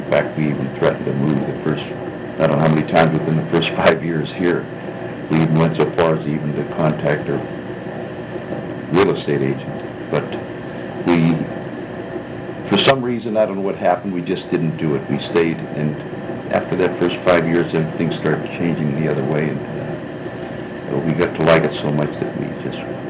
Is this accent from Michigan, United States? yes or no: no; Youngstown, Ohio, United States; born there; well, I was born in Youngstown, Ohio, 1925, June 23. I was born on the west side of Youngstown.